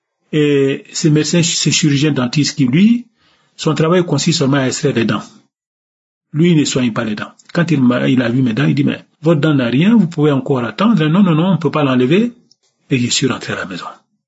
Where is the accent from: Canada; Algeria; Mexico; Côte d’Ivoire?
Côte d’Ivoire; now in France; Je suis ivoirien, je réside en France. Je suis âgé de 111 ans.